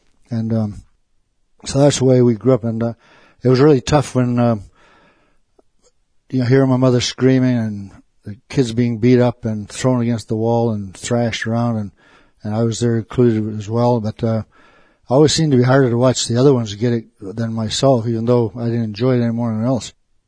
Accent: Maine, United States; I'm from Mohawk Tribe. My dad is from the Mohawk Tribe. And I came from Maine originally. And when I was born, on February 13th, 1939.

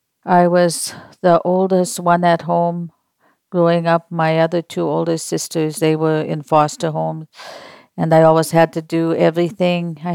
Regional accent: Swan River, Manitoba, Canada; and my dad came from Pelly, Saskatchewan, and he was Métis. I come from Swan River, Manitoba.

